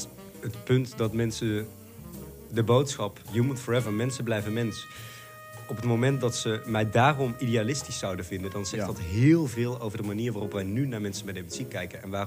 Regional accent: Netherlands; En dat horen we heel graag van onszelf als Nederlanders.

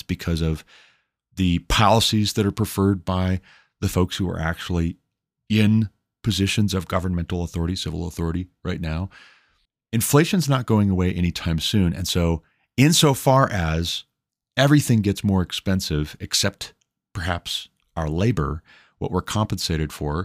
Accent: Montana, United States; the, I think, biggest paper in Montana, my home state.

